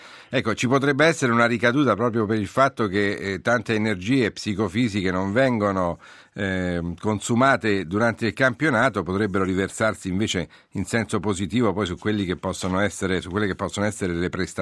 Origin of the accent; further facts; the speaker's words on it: Abruzzo, Italy; born there; io sono abruzzese di nascita, non proprio del Teramano